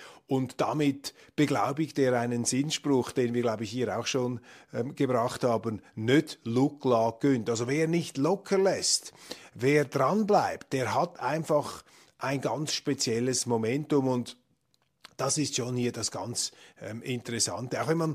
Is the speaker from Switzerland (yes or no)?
yes; Switzerland; Ich meine, das muss man als Schweizer zur Kenntnis nehmen.